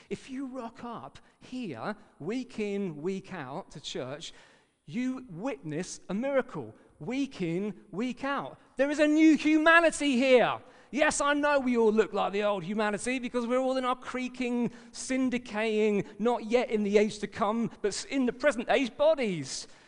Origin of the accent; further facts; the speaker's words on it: England, United Kingdom; As particularly English people, you don't invite yourself round.